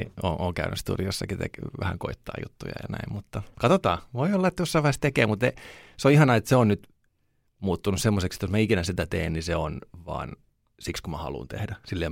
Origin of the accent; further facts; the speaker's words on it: Turku, Southwest Finland, Finland; Mä tuun Turusta